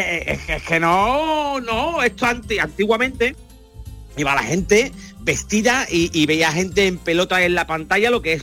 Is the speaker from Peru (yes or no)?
yes; Peru; ¡Soy peruana!